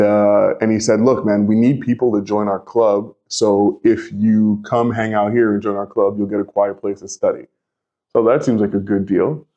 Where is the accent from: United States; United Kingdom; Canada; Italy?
Canada; Toronto, Ontario; born there; And so I was born in Toronto, Ontario. And into a very practicing non-denominational Christian family.